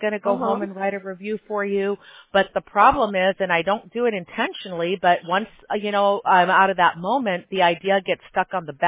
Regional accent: Chicago, Illinois, United States; Hey, I grew up in Chicago, so I know about hard winters.

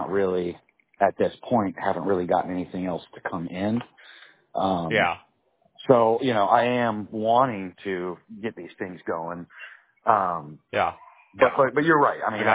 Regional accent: Florida, United States; also born or lived in Georgia / North Carolina; I was like, you know, I'm from Florida. I lived in Georgia.

